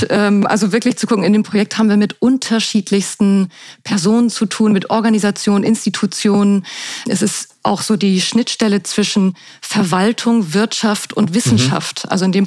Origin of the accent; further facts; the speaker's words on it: Hamburg, Germany; ich jetzt für die Stadt Hamburg, meine Heimatstadt, etwas Gutes tue.